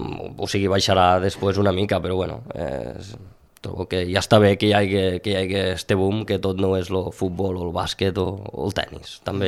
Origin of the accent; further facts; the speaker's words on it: Ginestar, Catalonia, Spain; és la cursa del meu poble